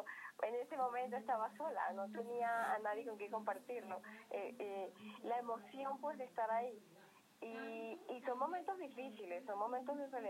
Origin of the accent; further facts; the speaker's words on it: Valledupar, Cesar, Colombia; Yo soy de Valledupar, nací y crecí en Valledupar, César.